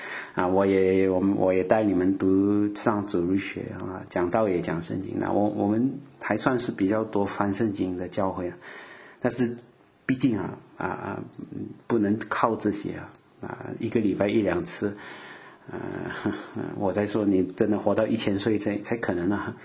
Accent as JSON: {"language": "Chinese", "country": "Malaysia", "said": "我们马来西亚人不会，就是我们不懂有这句话的。"}